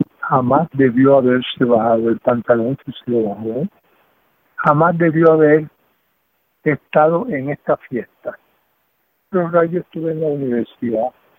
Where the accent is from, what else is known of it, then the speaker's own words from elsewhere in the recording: Puerto Rico; lo que venimos de Puerto Rico